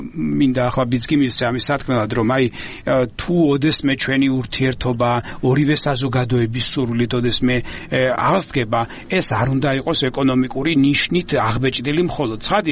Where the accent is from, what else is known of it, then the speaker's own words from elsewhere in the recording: Samegrelo-Zemo Svaneti, Georgia; მეზობელი კუთხიდან ვარ სამეგრელოდან ვარ წარმოშობილი